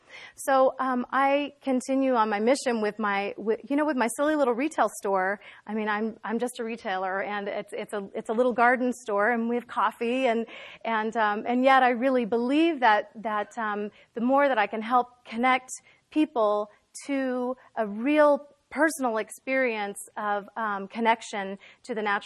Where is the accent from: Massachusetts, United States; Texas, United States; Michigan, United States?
Texas, United States; Austin; I grew up in Austin, Texas. And when I grew up there, there was a lot of ambient nature